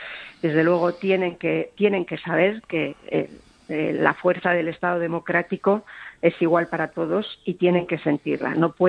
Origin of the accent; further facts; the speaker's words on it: Basque Country, Spain; soy vasca, soy periodista, tenía claro que nadie me iba a callar, que nadie me iba a echar de mi tierra